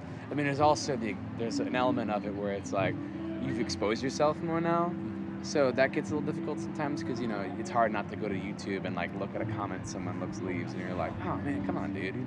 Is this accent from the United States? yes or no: yes; United States; that's kind of the story about how we grew up in the States